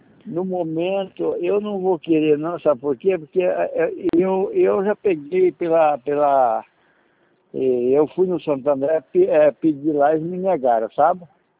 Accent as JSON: {"language": "Portuguese", "town": "Hortolândia", "region": "São Paulo", "country": "Brazil", "said": "Eu sou de Hortolândia."}